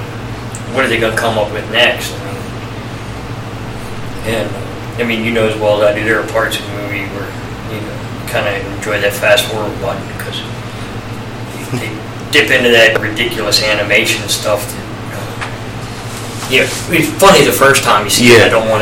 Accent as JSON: {"language": "English", "town": "Martinsburg", "region": "West Virginia", "country": "United States", "tie": "born or raised there", "said": "I think when I grew up here in Martinsburg, West Virginia, for those listening in other parts of the country, small town, about an hour and a half, hour 45 minutes from the nation's capital."}